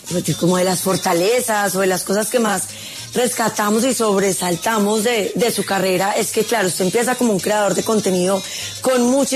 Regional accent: Antioquia, Colombia; No, claro, pero yo soy paisa, pero conozco bien Cali, obvio.

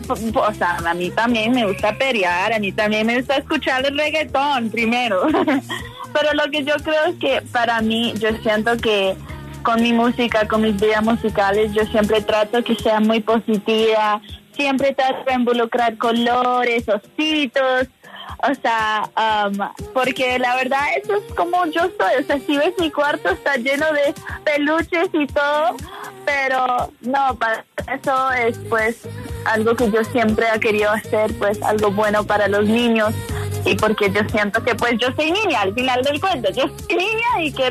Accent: United States; moved away as an adult; now in Latin America; yo soy latina, pero yo nací en Estados Unidos y pues yo he vivido toda mi vida en Estados Unidos, solo hace 3 años que vivo acá en Latinoamérica.

